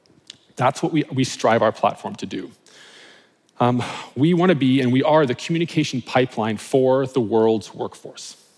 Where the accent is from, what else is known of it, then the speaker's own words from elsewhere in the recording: Canada; accent: Canadian; Yes, I'm Canadian, born and raised there, that's home for me. So if you hear some Canadian-isms in my speech, that is why.